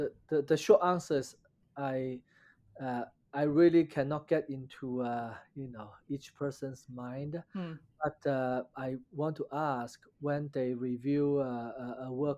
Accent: United States; It's not necessary need to use chapstick when I eat every meal to prove I'm Chinese American.

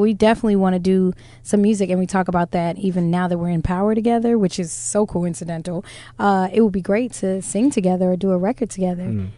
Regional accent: New Jersey, United States; I know. We're from Jersey.

